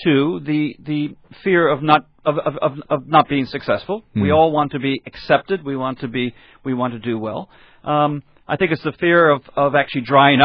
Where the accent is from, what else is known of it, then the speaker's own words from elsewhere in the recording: Toronto, Ontario, Canada; also born or lived in Chicago, United States; I grew up in Toronto and Chicago, actually, as well.